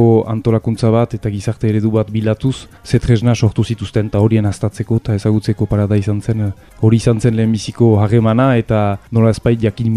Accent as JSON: {"language": "Basque", "town": "Saint-Jean-le-Vieux", "region": "Nouvelle-Aquitaine", "country": "France", "lives_now": "Bayonne, France", "said": "jatorriz Garaztaga, Donazarre Herrikoa eta gero aspaldian Baionan bizi eta Baiona inguruan lan egiten."}